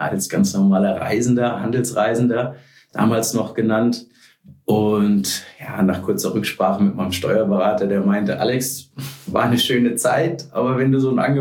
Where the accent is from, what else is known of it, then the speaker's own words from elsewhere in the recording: Frankfurt, Hesse, Germany; Bin halber Holländer, habe lange am Strand gelebt. Aber zu Hause war immer Frankfurt.